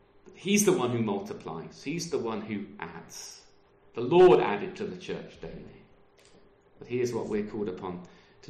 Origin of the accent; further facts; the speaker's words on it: United Kingdom; We don't like that because we're British